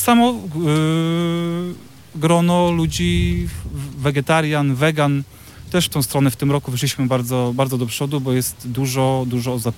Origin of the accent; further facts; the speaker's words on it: Pomeranian Voivodeship, Poland; Nie, ja jestem z Żuław.